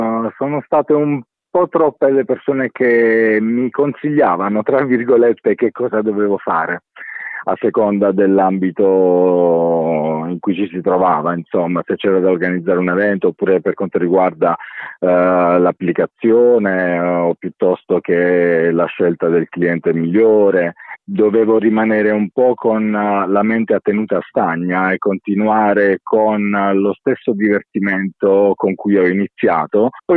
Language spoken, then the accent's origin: Italian; Apulia, Italy; now in Caserta, Italy; Ho lanciato il progetto a Caserta, ma non sono casertano, io sono di origini baresi, sono pugliese. Quando sono arrivato qui ho preso proprio la residenza a Caserta